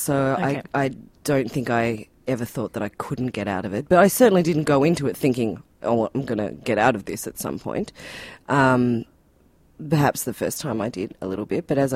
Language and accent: English; Tasmania, Australia